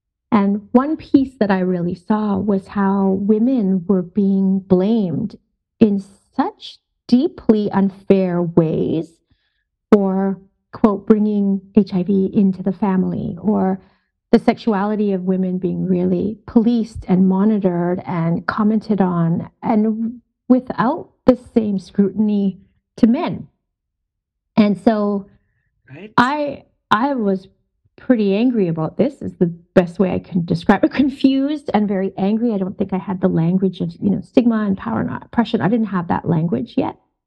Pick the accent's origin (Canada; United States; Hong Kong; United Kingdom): Canada; also born or lived in Kenya; my family is from East Africa. So I'm born in Kenya, and we immigrated from Kenya to Canada when I was a small child.